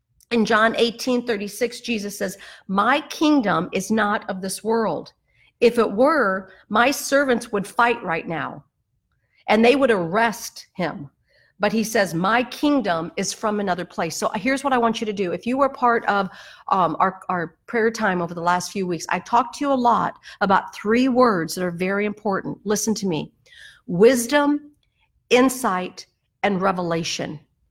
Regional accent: United States; That's my right as a citizen, as an American, and as a Christian.

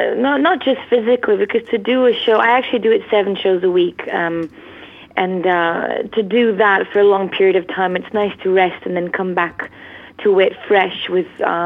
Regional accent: Lisbon, Portugal; now in United Kingdom; because I'm from Lisbon and in Portugal, and we don't really have the musical theater kind of, influences as you have obviously here in England.

